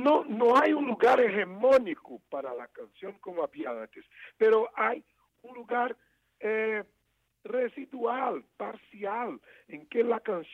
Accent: Northeast Region, Brazil; Spanish is a second language; por influencia natural de la presencia en mi tierra, en mi tiempo de niño

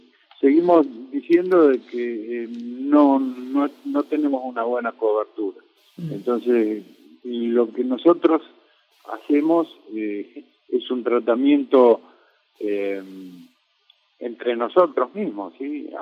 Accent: Bahía Blanca, Buenos Aires Province, Argentina; Yo soy de Bahía Blanca y, bueno, en este momento estoy residiendo en Bahía Blanca también.

